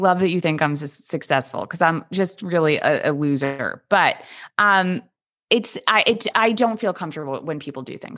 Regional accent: New York, United States; Look, I am a New Yorker. I am a Jewish New Yorker. I have a certain kind of accent and voice and I'm fine with it.

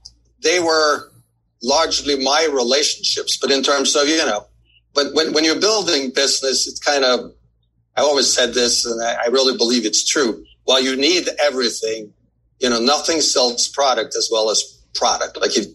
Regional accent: Norway; also born or lived in Copenhagen; now in New York, United States; So I'm actually originally from Norway. So, and I know I'm supposed to be tall and blonde, but, you know, something happened. Anyway, but so originally from Norway, and then went to school in Copenhagen, Denmark

